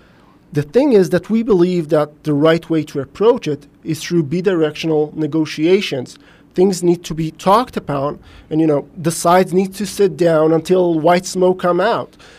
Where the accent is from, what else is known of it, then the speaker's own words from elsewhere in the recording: Haifa, Haifa District, Israel; I was born and raised in Haifa. My parents were born and raised in Haifa as well. I grew up in the mountain of the Carmel.